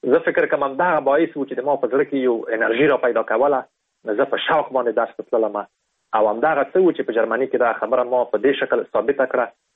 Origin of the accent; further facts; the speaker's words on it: Afghanistan; زه د افغانستان یم،